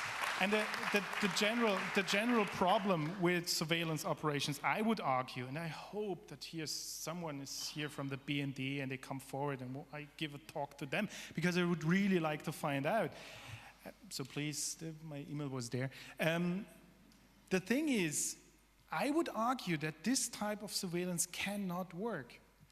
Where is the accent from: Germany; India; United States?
Germany; West Germany; I'm from West Germany, but now I have a very huge file in this archive